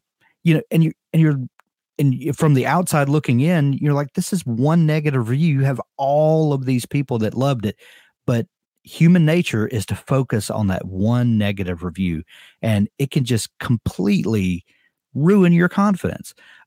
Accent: the South, United States; Doug's from Canada and I'm from the South.

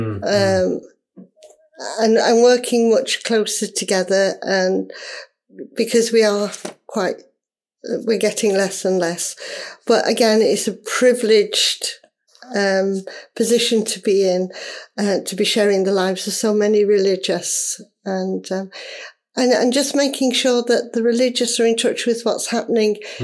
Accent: Bolsover, East Midlands, United Kingdom; I'm a presentation sister. I actually come from this parish. I was born and brought up in Bolsover, and I went to the little primary school next door.

